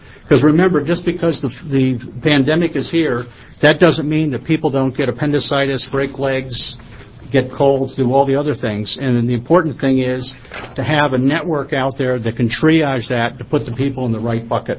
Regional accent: Oregon, United States; My apologies. I'm from Oregon.

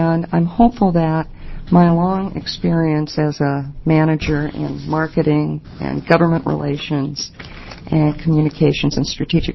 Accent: Portland, Oregon, United States; I am from Portland, and I have been nominated as one of three public members on the State Board of Maritime Pilots.

